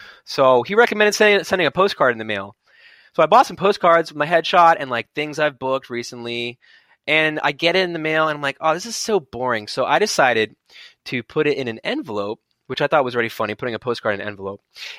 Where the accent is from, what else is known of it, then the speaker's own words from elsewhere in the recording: New York City, New York, United States; they were both actors and I'm from New York. So like, I didn't really understand the LA scene